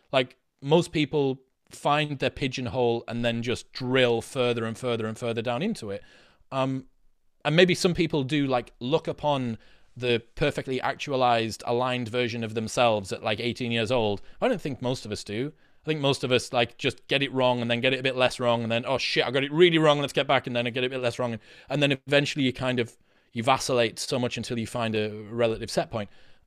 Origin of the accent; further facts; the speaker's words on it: Stockton-on-Tees, North East England, United Kingdom; I'm a working class guy. I came from Stockton, Teesside, whose only claim to fame is the highest teen pregnancy rate in the UK.